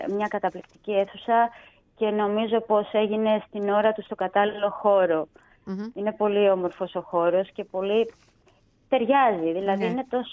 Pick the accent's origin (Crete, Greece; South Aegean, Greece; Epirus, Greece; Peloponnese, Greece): Peloponnese, Greece; Nafplio; Εννοείται θα πάει στην πόλη μου, στον Ναύπλιο